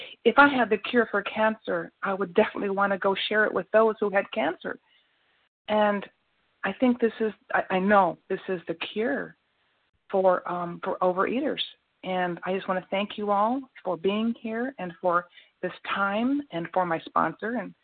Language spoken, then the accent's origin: English; Arkansas, United States; from Arkansas, and I want to thank you all for letting me, as a newcomer